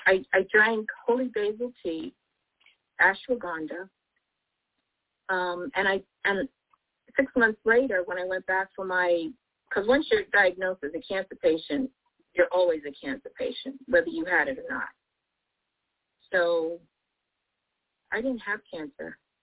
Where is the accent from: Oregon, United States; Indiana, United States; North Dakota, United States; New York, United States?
New York, United States; New York City; I'm from New York City, okay? We don't beat around the bush, okay?